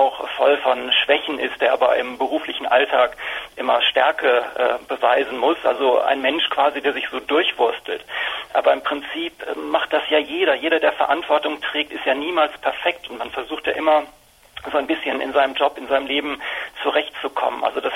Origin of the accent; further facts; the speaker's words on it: North Rhine-Westphalia, Germany; born there; Ich bin in der Tat hier im Ruhrgebiet geboren und ich finde, das prägt so ein bisschen in Sachen Humor.